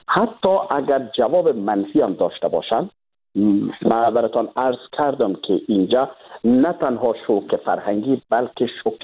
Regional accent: Afghanistan; now in Sweden; من خودم یک افغان هستم، کشور من تباه شده

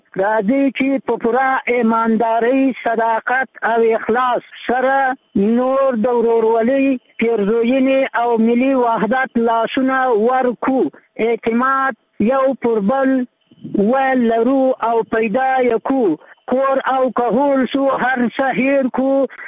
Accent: Afghanistan; بلکې زما په نظر په اول قدم کې د دې بدمرغیو سبب پخپله موږ افغانان یو

